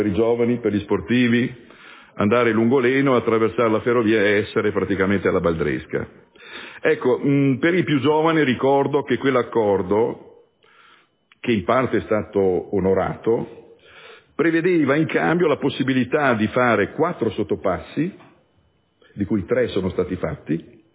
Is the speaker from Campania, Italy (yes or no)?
no; Lizzanella, Trentino-Alto Adige, Italy; Io sono di Lizzanella e da bambino andavamo in bicicletta